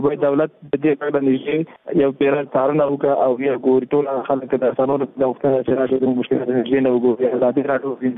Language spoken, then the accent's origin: Pashto; Afghanistan; موږ هم د افغانستان بچیان یو،